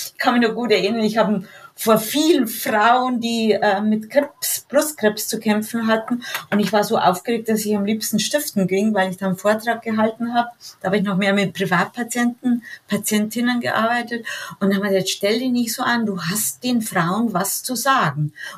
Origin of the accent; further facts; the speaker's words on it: Germany; Und da glaube ich, sind wir Deutsche nicht so gut.